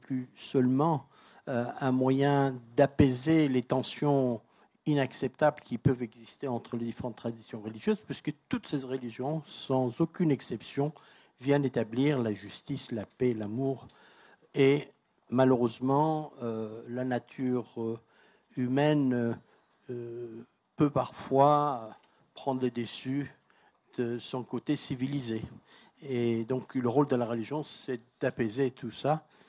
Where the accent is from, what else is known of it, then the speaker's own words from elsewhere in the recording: Brest, Brittany, France; also born or lived in Iran; Je viens de Brest, comme ça a été dit